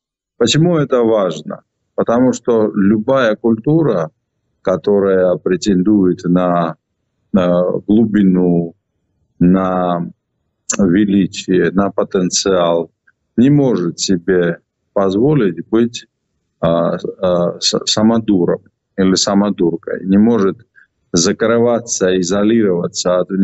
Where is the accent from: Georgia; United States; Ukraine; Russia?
Georgia; Я очень плохой, как всякий грузин, планер чего-то